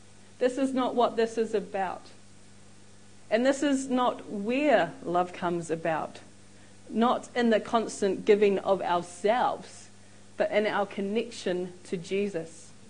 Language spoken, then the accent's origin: English; New Zealand; As a real Kiwi, people want to know me. They want to talk with me. They want to hear my accent.